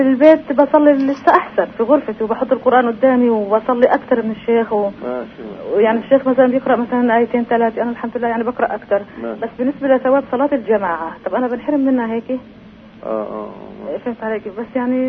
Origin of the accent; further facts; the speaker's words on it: Jericho, West Bank, Palestine; إموائل من أريحة.